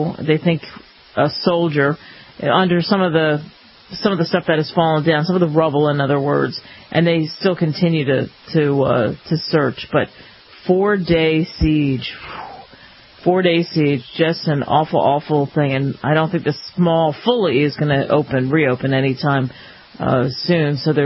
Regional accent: United States; I am an American Muslim, and I love this country, and I love my religion

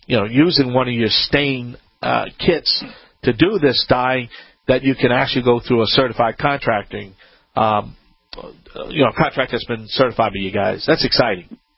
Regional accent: Louisiana, United States; and I am the Cajun man from the Bayou Land

